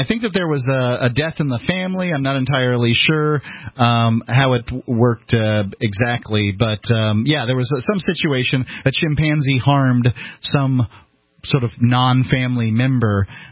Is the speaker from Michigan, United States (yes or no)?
no; Bradenton, Florida, United States; I grew up across the street. I'm from Bradenton, Florida. This is a circus town.